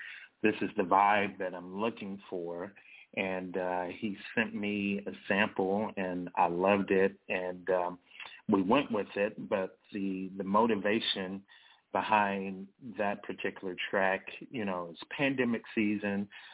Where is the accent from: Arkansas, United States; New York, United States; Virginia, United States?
Arkansas, United States; Dumas; now in Kansas City, United States; I'm actually from a small town in South Arkansas. We consider it the Delta, real close to the borders of Mississippi and Louisiana. Dumas, Arkansas was the town that I grew up in, and went to college in Arkansas